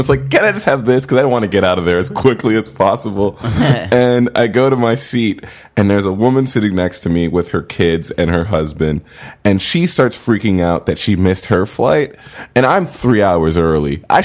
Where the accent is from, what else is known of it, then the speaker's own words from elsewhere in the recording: McAllen, Texas, United States; I grew up in McAllen, Texas. I went to high school there.